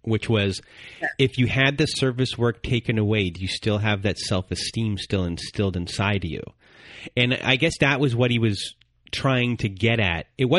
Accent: Canada; we're Canadian. My mom's been down in Florida in some of the winters.

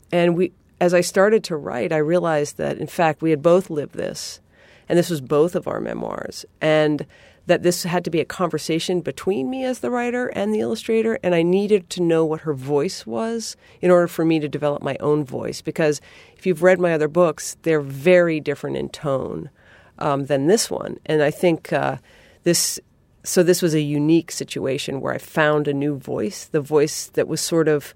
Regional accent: New England, United States; I mean, I'm from New England.

